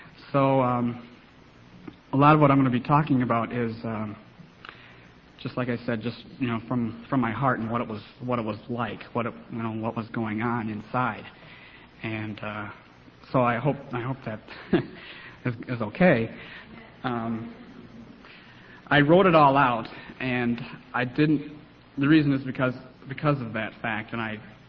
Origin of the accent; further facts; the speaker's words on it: Rockford, Illinois, United States; born there; I was born in Rockford, Illinois, which is about an hour and a half northwest of Chicago, in 1969.